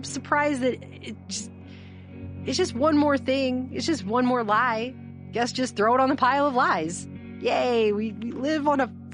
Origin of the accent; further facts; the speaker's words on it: United States; I think it's so bizarre that as an American, I can throw a rock in almost any direction.